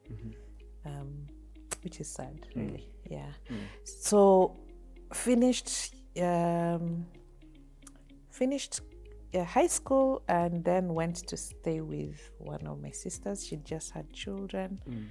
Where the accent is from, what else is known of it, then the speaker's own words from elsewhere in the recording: Kitale, Trans-Nzoia County, Kenya; because growing up in Kitale, there's food.